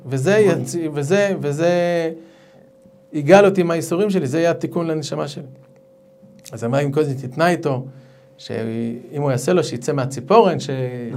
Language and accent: Hebrew; Haifa, Haifa District, Israel; באמת בתור חיפאי, אז היינו הולכים הרבה בליל שבס